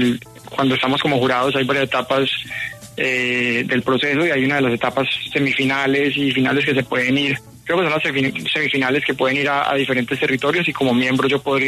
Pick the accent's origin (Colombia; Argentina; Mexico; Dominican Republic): Colombia; Como colombiano, mi interés más que todo es poder mostrarle a todas las personas en nuestro país que es algo posible